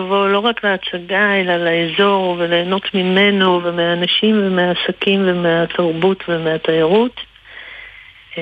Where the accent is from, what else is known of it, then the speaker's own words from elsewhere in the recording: Central Israel, Israel; אני מהמרכז.